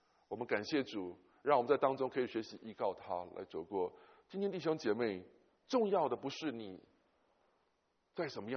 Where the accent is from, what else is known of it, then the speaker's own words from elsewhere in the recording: China; 这个是我们中国人其实早就懂的